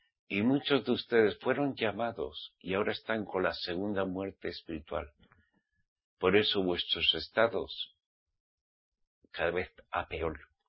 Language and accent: Spanish; Navarre, Spain; A mí también me tira mi tierra, Navarra. Soy navarro.